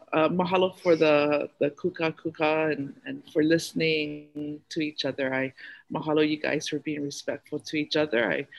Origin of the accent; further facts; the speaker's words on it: Maui, Hawaii, United States; I grew up around Uncle Desmond on Maui.